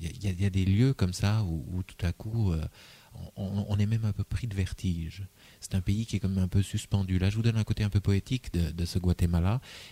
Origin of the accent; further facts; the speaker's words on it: Provence-Alpes-Côte d'Azur, France; Si je dis cigales, c'est parce qu'on sent ça, par exemple, chez nous en Provence.